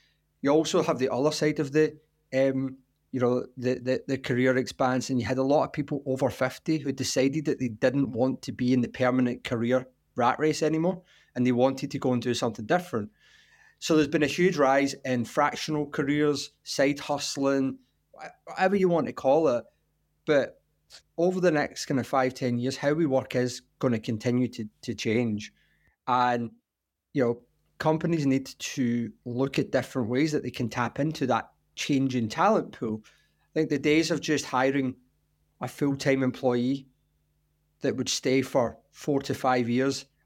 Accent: Lanark, Scotland, United Kingdom; also born or lived in United States; So I'm from a little town just outside Glasgow in Scotland called Lanark. Like I said, I spent a lot of my time in the US, you know, 15 years working with large US firms. So a lot of time in America, I'm really a Glasgow boy at heart.

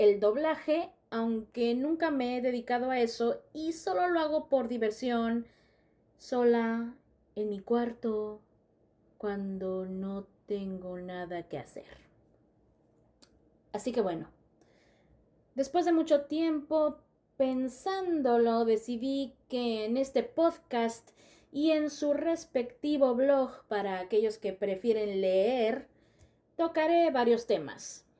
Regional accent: Mexico; now in South Korea; Soy una ilustradora mexicana actualmente viviendo en Corea del Sur.

